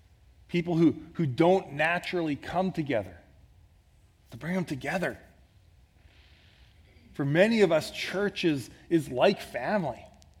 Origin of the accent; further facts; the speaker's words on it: Canada; I'm still a husband. I'm still a father. I'm still a pastor. I'm still a Canadian.